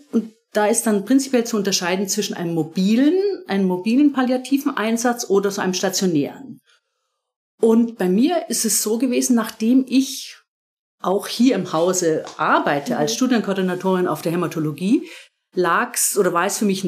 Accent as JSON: {"language": "German", "region": "Bavaria", "country": "Germany", "tie": "born or raised there", "also_born_or_lived": "Munich", "said": "Ich bin aufgewachsen in Deutschland, also in Mittelfranken. Habe lang in München und im Münchner Raum gelebt."}